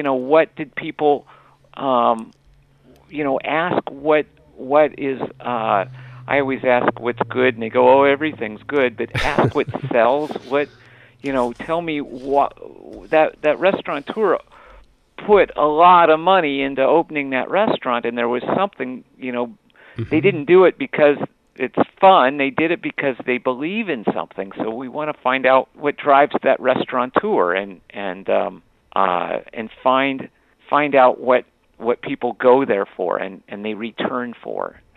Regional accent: Dayton, Ohio, United States; I'm from Dayton, Ohio, where... I grew up in Dayton

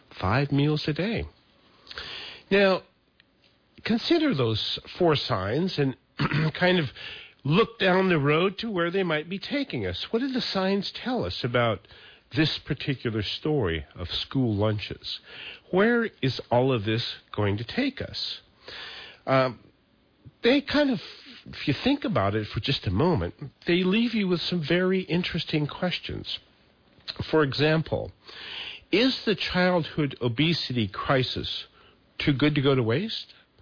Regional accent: Montana, United States; Folks, as a young hunter growing up in Montana, I was taught to recognize signs of prey, you know, deer, things like

